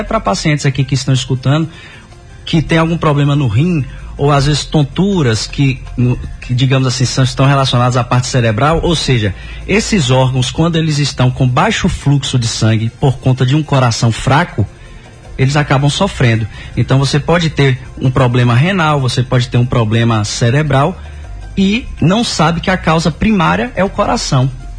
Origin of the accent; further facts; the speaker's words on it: Vitória da Conquista, Bahia, Brazil; Morei a infância ali no centro